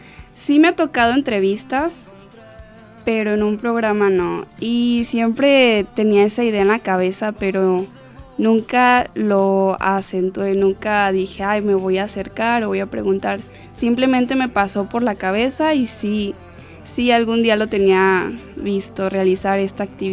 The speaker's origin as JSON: {"language": "Spanish", "town": "Autlán de Navarro", "region": "Jalisco", "country": "Mexico", "said": "Sí, pues yo soy aquí de Autlán de Navarro, estudio la carrera de licenciatura en nutrición"}